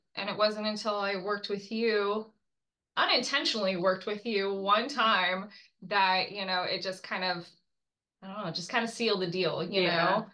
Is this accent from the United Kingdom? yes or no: yes; Scotland, United Kingdom; now in California, United States; I'm originally from Scotland. I moved to California in 2012.